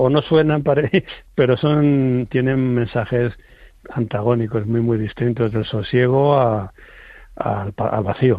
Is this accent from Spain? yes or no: yes; Madrid, Community of Madrid, Spain; now in La Granja, Spain; Yo soy de Madrid. Lo que pasa es que hace 30 y tantos años que vivo en un pueblo de Segovia, en Barsaín y La Granja, en la Sierra de Guadarrama, que por cierto, ahora ya es Parque Nacional.